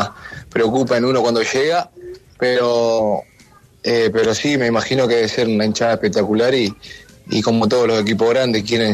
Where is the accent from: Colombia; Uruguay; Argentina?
Uruguay; que como uruguayo vamos a dejarlo todo como siempre